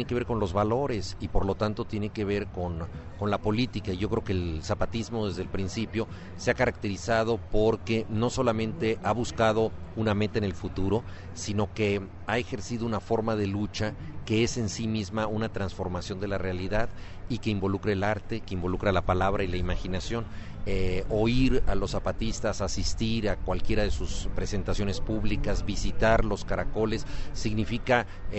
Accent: Mexico City, Mexico; vengo de la Ciudad de México.

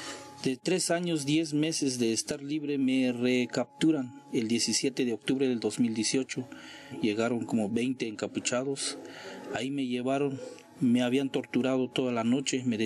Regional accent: San Juan Chamula, Chiapas, Mexico; first language Tzotzil; Spanish is a second language

